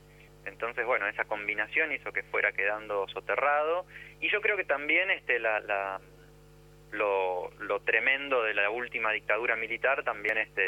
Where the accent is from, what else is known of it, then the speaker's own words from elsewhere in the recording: Rosario, Santa Fe, Argentina; moved away as an adult; also born or lived in Salta / Entre Ríos; now in Buenos Aires, Argentina; Yo me crié en el interior del país, nací en Salta, crecí en Rosario y en Entre Ríos, y en esos lugares nunca había escuchado hablar del bombardeo a Plaza de Mayo. Me enteré cuando vine a vivir a Buenos Aires a los 20, 21 años.